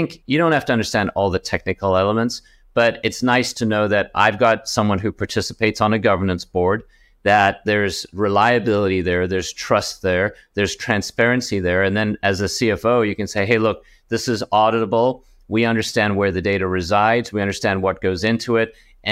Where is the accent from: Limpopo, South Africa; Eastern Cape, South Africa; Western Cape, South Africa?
Western Cape, South Africa; Cape Town; I grew up in Cape Town, South Africa.